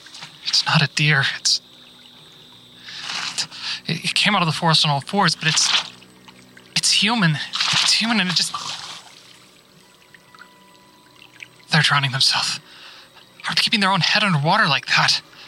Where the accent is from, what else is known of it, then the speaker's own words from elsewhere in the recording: Nevada, United States; I grew up in northern Nevada, so some fall colors in the bits that weren't desert.